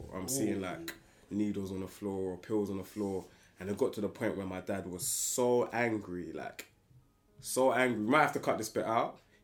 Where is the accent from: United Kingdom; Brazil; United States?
United Kingdom; Harlesden, London; So, I was born in Northwest London, Harlesden. Spent, like, 8 years of my life there. If you know Harlesden, you know.